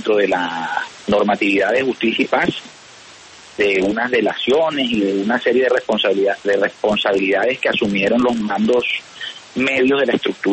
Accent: La Guajira, Colombia; Yo pertenezco al clan Pausayú del Alta Guajira, de la Serranía de la Macuira. Nosotros estamos ubicados en la zona norte extrema del departamento y del resguardo.

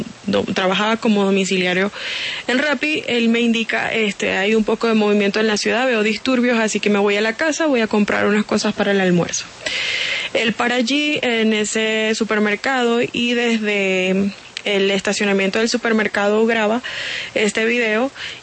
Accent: Colombia; also born or lived in Venezuela; Yo soy colombiana, yo tramité mi hice todo estando en Venezuela aún.

